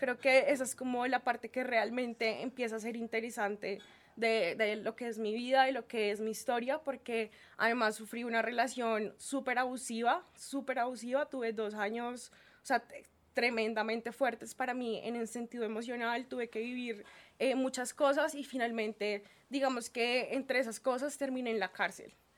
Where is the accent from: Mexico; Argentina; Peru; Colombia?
Colombia; Bogotá; Y es porque yo nací acá en Bogotá, soy de acá de Bogotá, mis papás sí son de la costa, pero yo toda la vida he vivido acá en Bogotá.